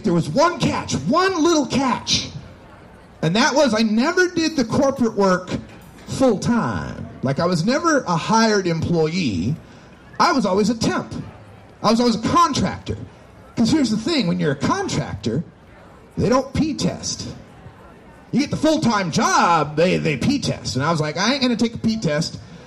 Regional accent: Nampa, Idaho, United States; born there; I was born in Nampa, Idaho, some 49 years ago, and change.

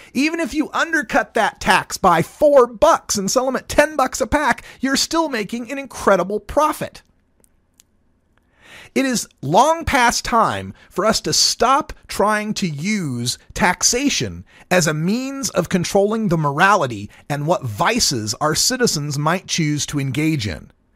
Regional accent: Idaho, United States; My home state is Idaho.

